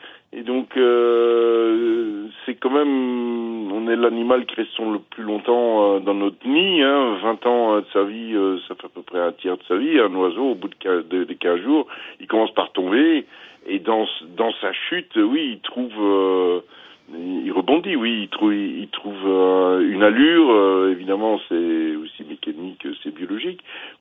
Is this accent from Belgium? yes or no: yes; Brussels, Brussels-Capital Region, Belgium; also born or lived in The Hague, Netherlands; Je veux dire, j'ai quitté La Haye, j'avais 6 ans, et j'étais à Bruxelles. Bruxelles m'a un peu, comment dire, identifié